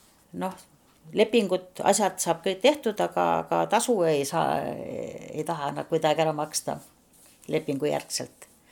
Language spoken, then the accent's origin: Estonian; Saare County, Estonia; also born or lived in Muhu; mina sündisin Muhu haiglas Viirakülas. Ja pandegi mind viima uhulaseks, aga tegelikult olen ma ikkagi saarlane eluaeg olnud ja Saaremaal sündin, noh, elanud ka tegelikult